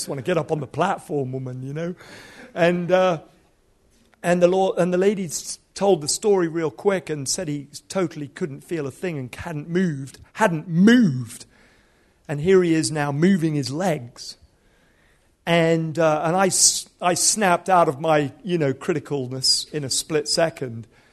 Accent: Nigeria; moved away as an adult; So I grew up in Nigeria till I was 18 years old.

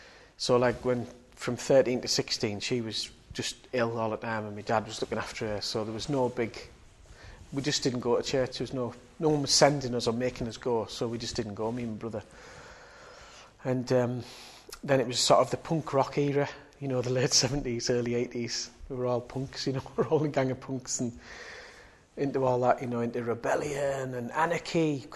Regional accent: Billingham, North East England, United Kingdom; also born or lived in Middlesbrough; I became a Christian when I was 17, 18. And I was brought up in Teesside, in Billingham, and then over here in Middlesbrough. Brought up Catholics, actually.

